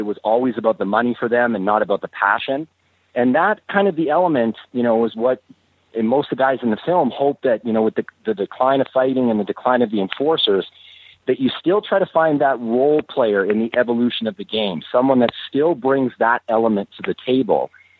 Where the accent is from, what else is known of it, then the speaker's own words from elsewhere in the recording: Edmonton, Alberta, Canada; also born or lived in Australia / Singapore; I played hockey when I was really young, growing up in Edmonton. Then I moved overseas. I moved to Australia and Singapore